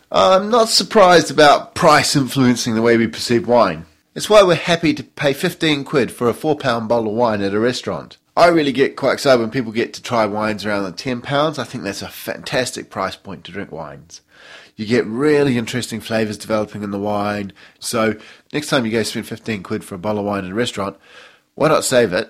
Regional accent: New Zealand; I'm from New Zealand, so we used to call some wines hock

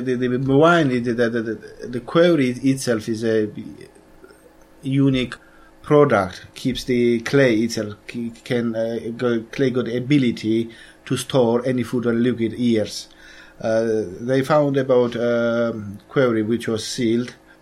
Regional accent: Georgia; Yeah, originally I'm from Georgia, yeah.

